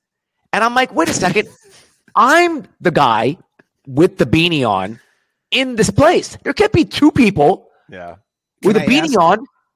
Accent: United States; I don't have no culture. I was raised in America. I'm a coconut, dude.

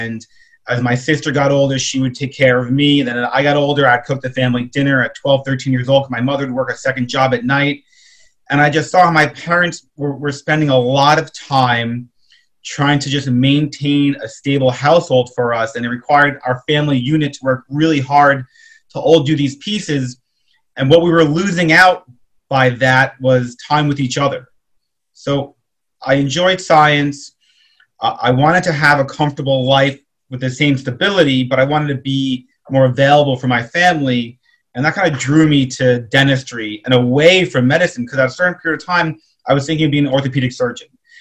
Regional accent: New York, United States; I grew up on Long Island, about 30 miles west of where we are right now, east rather. And so I grew up on Long Island.

